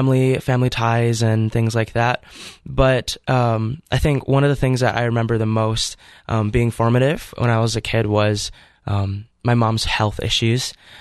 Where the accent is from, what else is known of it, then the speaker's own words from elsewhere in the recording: Fargo, North Dakota, United States; So I grew up in Fargo, North Dakota, and I would say that I was raised by a pretty average Midwest Catholic family.